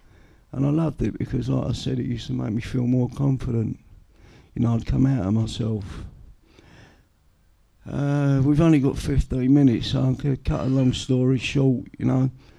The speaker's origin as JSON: {"language": "English", "town": "Bermondsey", "region": "London", "country": "United Kingdom", "said": "I come from South East London in Bermondsey. I come from a large dysfunctional family."}